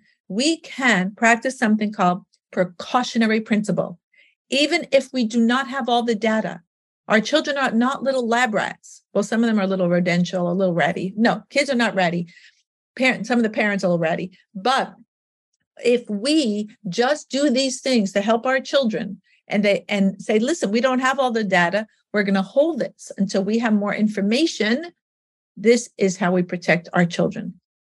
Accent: New York, United States; because I'm pretty straight up, you know, I'm also a New Yorker

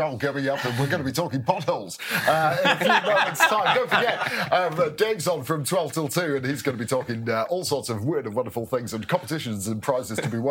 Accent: Bolton, North West England, United Kingdom; But it's difficult when you're growing up in Bolton, which is a fairly sort of, you know, abrasive type of area

